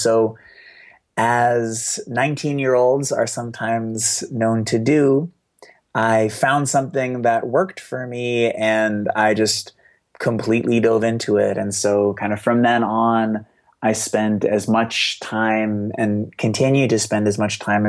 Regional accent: Boston, Massachusetts, United States; I grew up in Boston. I grew up with a single alcoholic mom, had a lot of financial issues growing up.

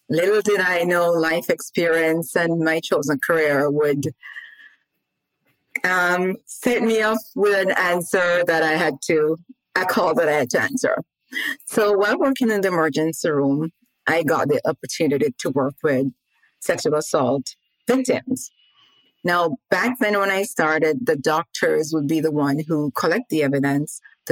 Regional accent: Jamaica; I grew up in Jamaica

